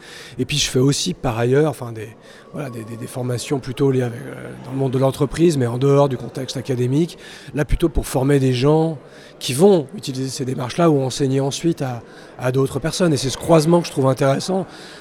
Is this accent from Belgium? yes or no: no; France; Évidemment, moi je suis français aussi, je suis franco-suisse